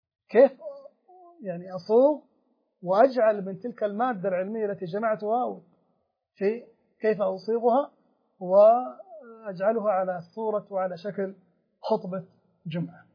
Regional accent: Saudi Arabia; عندنا في السعودية

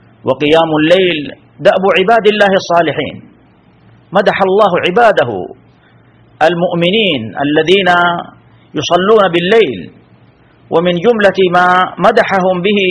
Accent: Saudi Arabia; نحن ولله الحمد والمنة نعيش في بلادنا المملكة العربية السعودية

